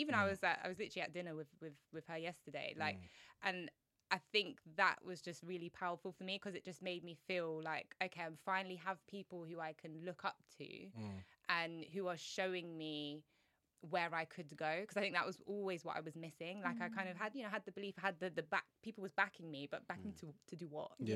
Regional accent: United Kingdom; I was always told, like, you know, be proud of who you are, be proud of being Black British in particular.

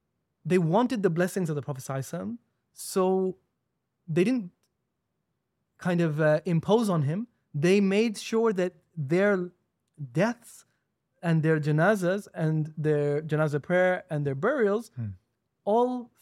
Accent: Saudi Arabia; I grew up in Saudi, so we used to go since before my memories.

